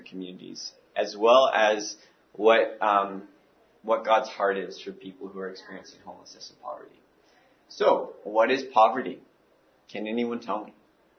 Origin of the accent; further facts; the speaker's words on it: Prince Rupert, British Columbia, Canada; I am from Prince Rupert, BC.